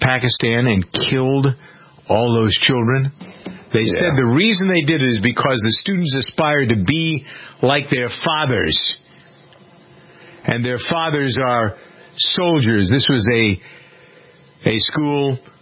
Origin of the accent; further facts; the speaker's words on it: Framingham, Massachusetts, United States; I knew what was going on in my hometown of Framingham.